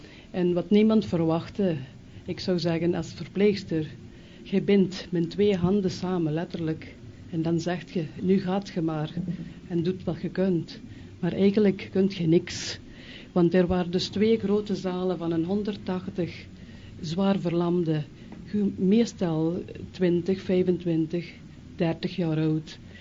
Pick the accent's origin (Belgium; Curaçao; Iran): Belgium; Hasselt, Flanders; moved away as an adult; also born or lived in Philippines; Ik ben van Hasselt afkomstig en ingetreden in de jacht in Heverlee